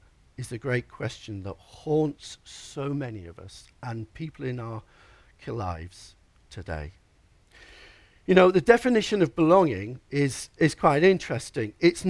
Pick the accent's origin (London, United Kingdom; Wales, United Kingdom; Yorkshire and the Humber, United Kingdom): Yorkshire and the Humber, United Kingdom; I remember I was brought up in Yorkshire. That's my home, you know.